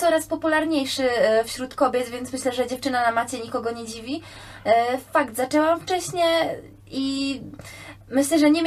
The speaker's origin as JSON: {"language": "Polish", "town": "Gniezno", "region": "Greater Poland Voivodeship", "country": "Poland", "said": "ja pochodzę z Gniezna"}